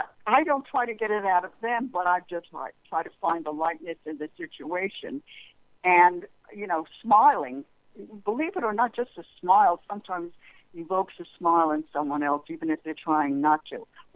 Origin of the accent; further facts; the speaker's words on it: Brooklyn, New York, United States; accent: Brooklyn; And she just doesn't get me, and it could be because of my Brooklyn accent.